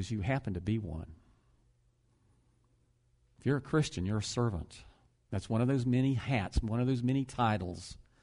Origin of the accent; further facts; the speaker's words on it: Florida, United States; And we're talking, and they find out we're from Florida